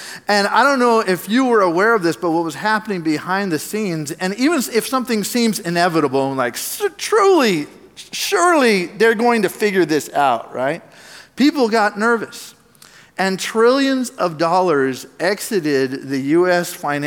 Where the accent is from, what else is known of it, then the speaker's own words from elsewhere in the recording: United States; I'm an American. I live here, right?